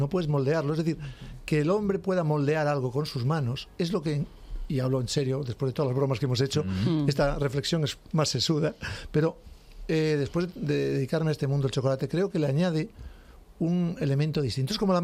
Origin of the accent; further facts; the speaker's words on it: Ponferrada, Castile and León, Spain; Yo soy de Ponferrada, un sitio muy bonito, donde hay una gran agricultura